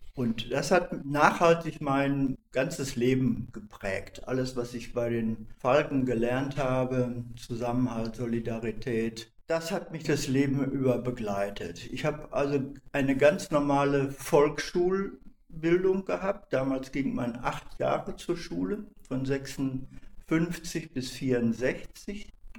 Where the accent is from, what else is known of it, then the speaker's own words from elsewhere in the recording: Dortmund, North Rhine-Westphalia, Germany; Ich bin in Dortmund geboren worden, in eine Arbeiterfamilie. Und wir haben auch in einem Arbeiterbezirk gelebt und gewohnt.